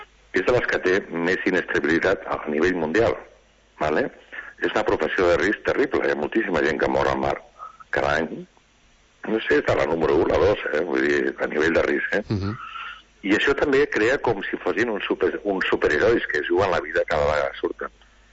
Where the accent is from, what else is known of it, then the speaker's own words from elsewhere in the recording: Barcelona, Catalonia, Spain; born there; encara que jo vaig néixer a Barcelona